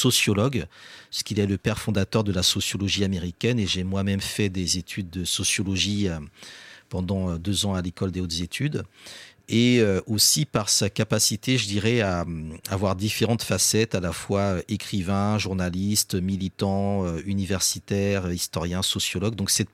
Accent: Benin; Donc moi, je suis originaire du Bénin.

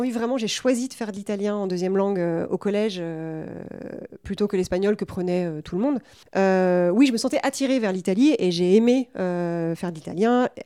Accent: Poitiers, Nouvelle-Aquitaine, France; now in Paris, France; je ne voulais pas venir vivre ici, à Paris. J'avais vraiment... j'ai grandi à Poitiers, il faut savoir. Poitiers, qui est une ville qui n'existe pas sur la carte de la météo.

